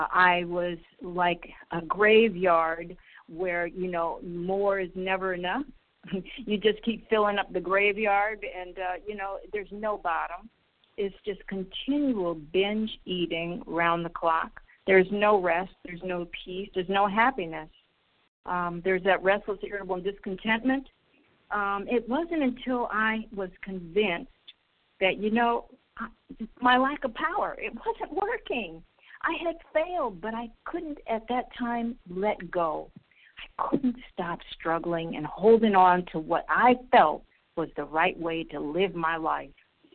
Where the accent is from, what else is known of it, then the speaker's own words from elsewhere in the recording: Israel; I'm from Israel.